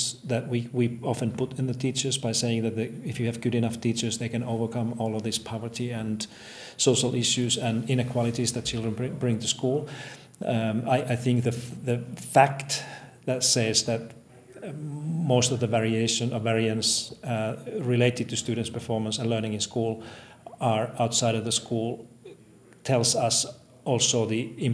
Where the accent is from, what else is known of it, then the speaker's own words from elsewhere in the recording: Finland; I'm from Finland.